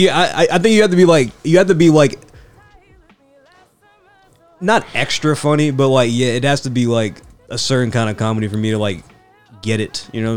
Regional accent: United Kingdom; It's because it's funny and because we're British and because we understand jokes in that country.

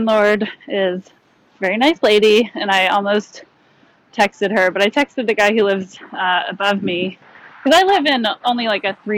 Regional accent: Georgia, United States; Well, I was raised in Georgia, and that was like, cockroach.

